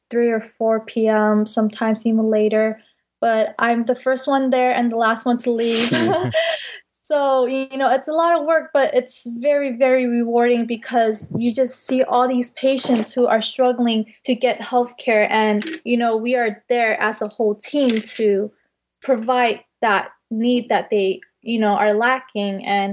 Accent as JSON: {"language": "English", "region": "California", "country": "United States", "said": "I'm primarily from the Bay Area and it was close to home. I didn't want to go too far from home."}